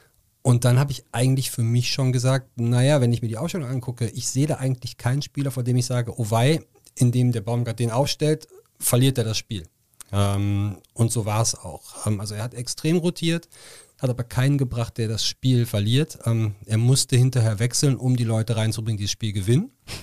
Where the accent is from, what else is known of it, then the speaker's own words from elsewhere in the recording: Cologne, North Rhine-Westphalia, Germany; born there; als gebürtiger Kölner, der sehr lange den 1. FC Köln verfolgt